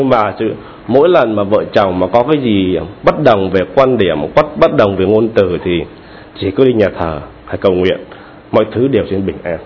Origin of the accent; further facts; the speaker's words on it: Dong Nai, Vietnam; quê con, quê gốc ở Hà Nam Ninh, và quê bố mẹ con di cư vào Đồng Nai năm 54 ở huyện Thống Nhất, nơi mà nổi tiếng với nhiều nhà thờ. Tuy nhiên đi đạo từ hồi nhỏ đến lớn